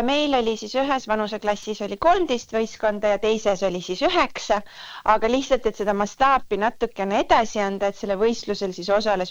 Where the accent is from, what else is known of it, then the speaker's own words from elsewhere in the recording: Saare County, Estonia; me räägime, et me oleme väikeselt Saaremaalt